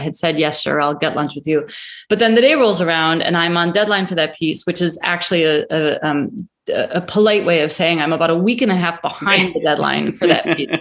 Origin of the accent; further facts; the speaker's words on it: Cleveland, Ohio, United States; I grew up in Cleveland. I have a deep, undying love of underdogs.